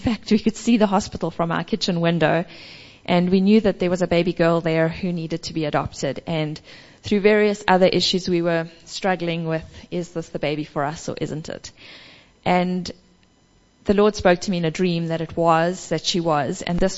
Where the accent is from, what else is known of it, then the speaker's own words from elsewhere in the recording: South Africa; now in Papua New Guinea; We're sitting in Papua New Guinea, but we're South African citizens.